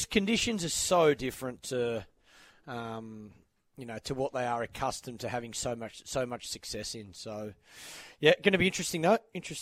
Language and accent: English; Australia; certainly as an Australian